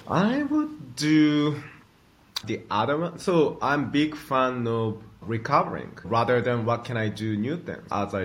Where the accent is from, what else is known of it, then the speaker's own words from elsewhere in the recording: Japan; my mercury level is like insanely high because I grew up in Japan, or I eat lots of fish